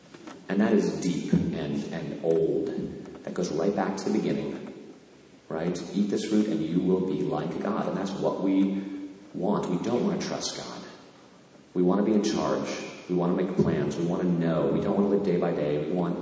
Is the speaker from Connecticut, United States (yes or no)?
yes; Canaan, Connecticut, United States; you know, my hometown in Canaan, Connecticut